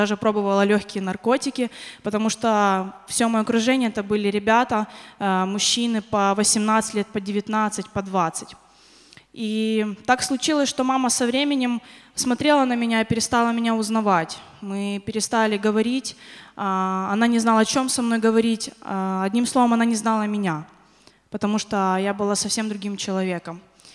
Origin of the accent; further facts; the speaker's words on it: Lutsk, Volyn Oblast, Ukraine; also born or lived in Saint Petersburg, Russia; Я родилась в Санкт-Петербурге, поскольку там училась моя мама, и там же она познакомилась с моим отцом. После этого мы переехали в Луцк, на Украину, но без отца.